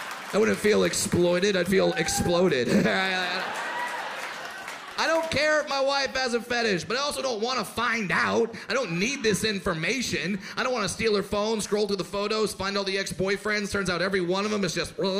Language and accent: English; California, United States; I'm from California. Try that there.